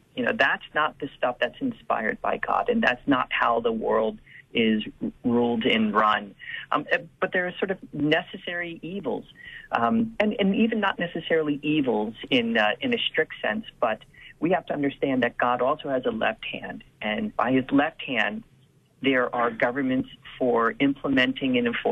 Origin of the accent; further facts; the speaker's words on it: United States; And then secondly, I'm an American citizen and will proudly serve my country as I do in the armed forces.